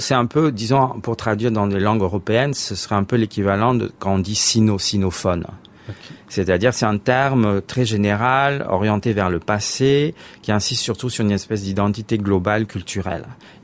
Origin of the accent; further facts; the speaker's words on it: China; je viens de la Chine continentale.